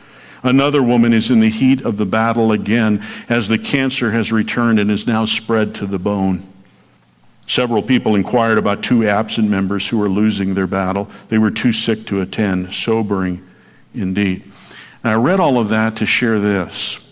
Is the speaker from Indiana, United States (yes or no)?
yes; Frankfort, Indiana, United States; lead a cancer support group in my hometown, Frankfort, Indiana.